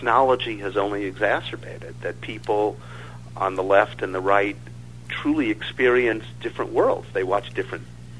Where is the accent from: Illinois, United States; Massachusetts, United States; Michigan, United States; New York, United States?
New York, United States; Manhattan; I mean, I'm from Manhattan, and so we have known Trump very well since the 70s.